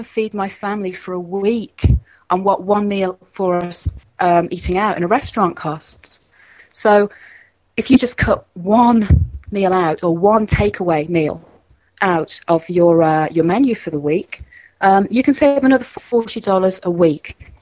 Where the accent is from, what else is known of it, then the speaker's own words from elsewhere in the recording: England, United Kingdom; we're English, as I'm sure you can tell from my voice.